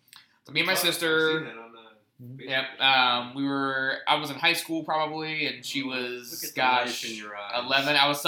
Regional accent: West Virginia, United States; If it helps, I'm from West Virginia.

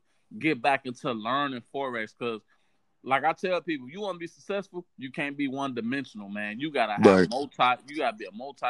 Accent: Chicago, Illinois, United States; I think it's all about how we grew up, man. Because, you know, man, growing up in Chicago, bro, like

